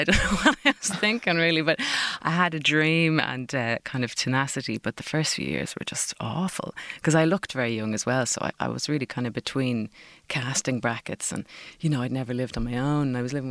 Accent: Munster, Ireland; accent: Waterford/Canadian; also born or lived in Canada

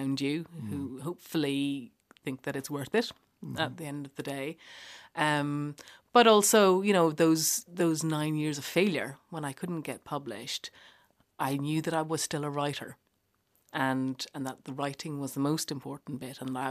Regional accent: London, United Kingdom; I feel, you know, completely sort of Irish in the middle of that, but I feel like I'm London Irish.

